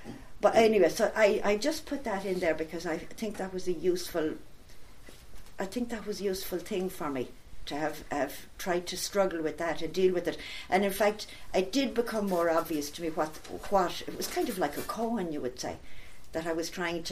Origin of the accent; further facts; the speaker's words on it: Ireland; I noticed for myself as an Irish person, it was only when I travelled abroad that I realised that sometimes people thought a different way.